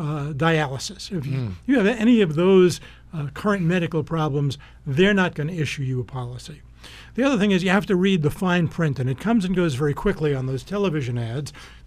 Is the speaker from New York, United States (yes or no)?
yes; New York City, New York, United States; now in Tucson, United States; And of course, I'm from New York, New York City. And the apartment that I lived in and moved out of to come here to Tucson, I could see the World Trade Center from my windows.